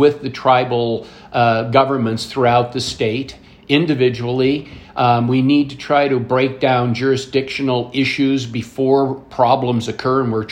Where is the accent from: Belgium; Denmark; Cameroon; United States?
United States; Butte, Montana; I ran for the State House of Representatives in a district in Butte, which was my hometown